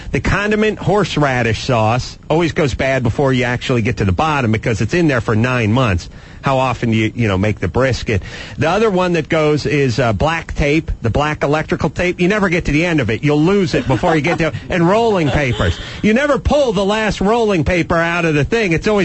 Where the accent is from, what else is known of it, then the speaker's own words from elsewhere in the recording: Los Angeles, California, United States; I'm from Los Angeles.